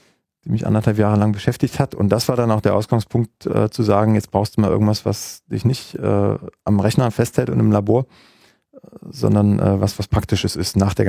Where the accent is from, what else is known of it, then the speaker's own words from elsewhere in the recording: Freiberg, Saxony, Germany; Ich komme aus dem Erzgebirge. Ich komme aus dem Erzgebirge, aus Freiberg. Das ist die Stadt mit der ältesten geowissenschaftlichen Universität der Welt.